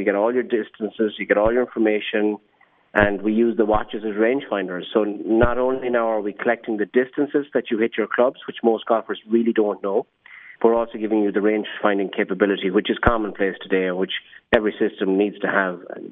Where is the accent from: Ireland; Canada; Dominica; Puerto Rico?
Ireland; now in San Francisco, United States; the fact that I can stay connected to my family that's in Ireland, because that's where I'm from. I'm doing this from San Francisco.